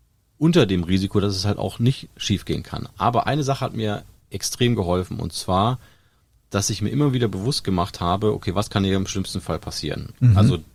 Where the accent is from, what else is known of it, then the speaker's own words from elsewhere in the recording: Kassel, Hesse, Germany; now in Oldenburg, Germany; Hab dann meine Zelte in Kassel, wo ich herkomme, abgebrochen, bin nach Oldenburg gegangen